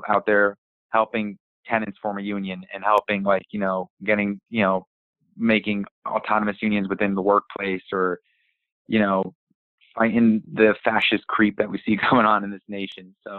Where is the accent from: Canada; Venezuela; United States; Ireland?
United States; New Jersey; So I am back in my home state, you know, the Garden State of New Jersey.